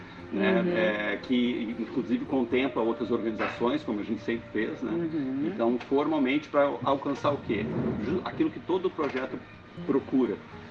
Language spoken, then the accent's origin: Portuguese; Porto Alegre, Rio Grande do Sul, Brazil; eu sou nascido em Porto Alegre, criado no Partenon, mas como todo jovem eu saí sem nem olhar para trás.